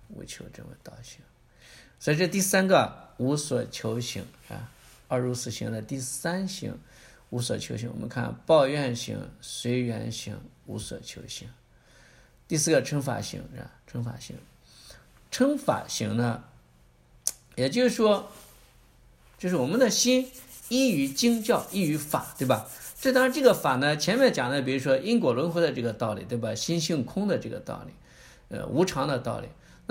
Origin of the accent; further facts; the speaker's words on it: China; 也就是我们中国人讲的阴阳转换，对吧？